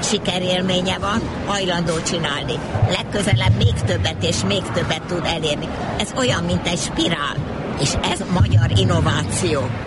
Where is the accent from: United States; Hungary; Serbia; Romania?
United States; New York; Én New Yorkból vagyok